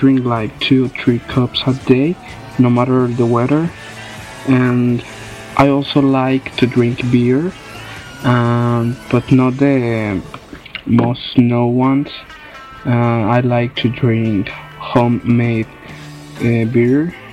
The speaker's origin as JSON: {"language": "English", "town": "Monterrey", "region": "Nuevo León", "country": "Mexico", "second_language": "English", "said": "I'm from Monterrey, Mexico."}